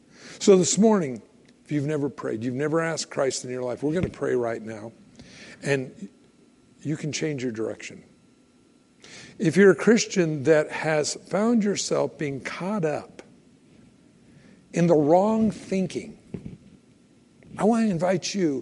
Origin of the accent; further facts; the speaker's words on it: California, United States; now in Idaho, United States; I moved up here from California years ago. Now I know everybody will hate me. No, I'm from California.